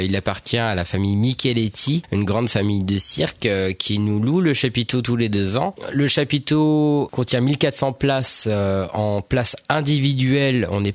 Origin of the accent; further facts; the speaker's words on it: Le Mans, Pays de la Loire, France; je suis originaire de Courguin et du Mans.